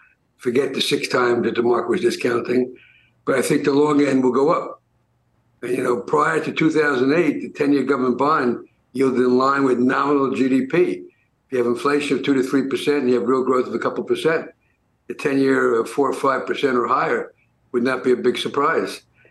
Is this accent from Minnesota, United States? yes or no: no; New York City, New York, United States; I grew up in the Bronx, and there used to be an old man that came around with a carriage and a laundry bag full of pretzels.